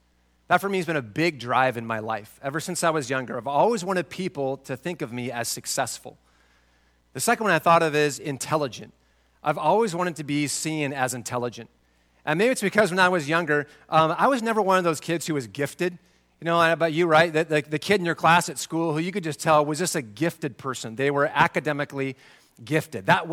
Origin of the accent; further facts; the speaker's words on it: Spokane, Washington, United States; So growing up in Spokane, Washington, as a young guy, I loved basketball.